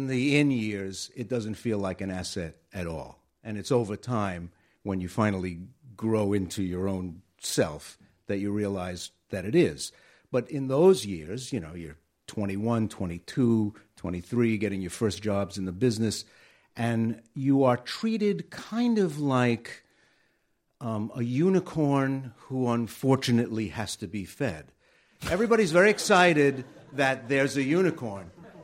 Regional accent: Brooklyn, New York, United States; because I grew up near Lower New York Bay.

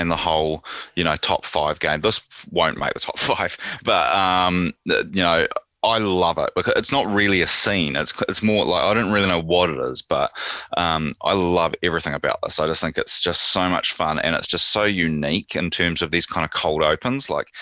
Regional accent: New Zealand; as a Kiwi, I find this kind of stuff about school a bit weird because I can't really relate to.

